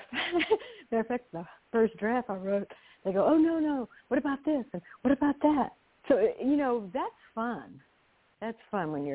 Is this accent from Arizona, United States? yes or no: no; Louisiana, United States; Now I'm from South Louisiana, and we love French bread.